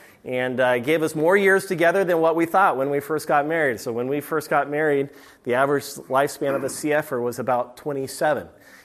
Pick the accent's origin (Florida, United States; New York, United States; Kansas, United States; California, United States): California, United States; I grew up out in the middle of nowhere in the Mojave Desert.